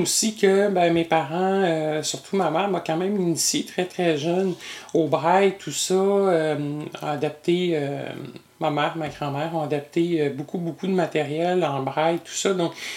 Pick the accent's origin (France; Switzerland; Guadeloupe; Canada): Canada; Quebec City, Quebec; also born or lived in Sept-Îles; Oui, je suis né à Québec, exactement.